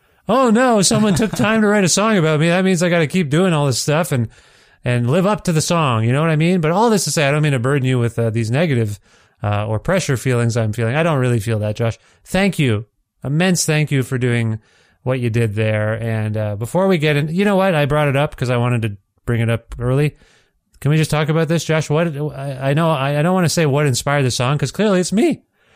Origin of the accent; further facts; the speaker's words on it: Ontario, Canada; I'm from Ontario.